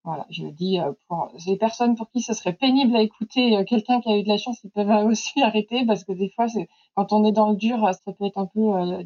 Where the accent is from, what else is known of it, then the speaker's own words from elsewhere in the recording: Brittany, France; now in Rambouillet, France; j'ai 37 ans, je suis illustratrice depuis 10 ans. À la base, je viens de la Bretagne, d'où un peu mon pseudo, mais maintenant, Maintenant, je suis à la lisière de la forêt de Rambouillet.